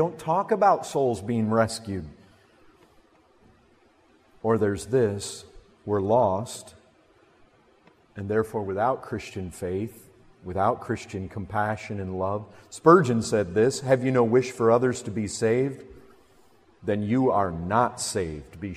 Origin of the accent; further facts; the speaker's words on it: Michigan, United States; now in Texas, United States; You know, since I've lived in Texas, I haven't fished once. But when I grew up in Michigan, I fished a lot of lakes.